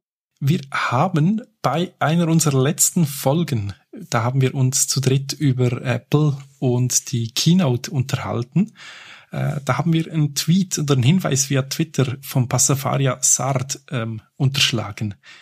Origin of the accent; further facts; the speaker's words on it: Switzerland; wenn ich kleine Dinge bezahlen muss, bei uns in der Schweiz sehr happy